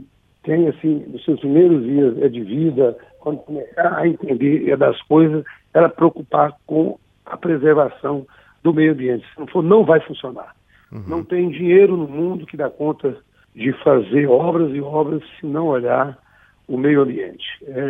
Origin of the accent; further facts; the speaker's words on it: Tocantins, Brazil; Eu sou do estado de Tocantins.